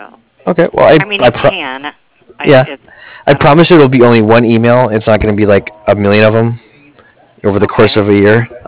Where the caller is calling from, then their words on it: Cardiff, California, United States; I'm calling from Cardiff. And you spell that C-A-R-D-I-F-F, like Frank.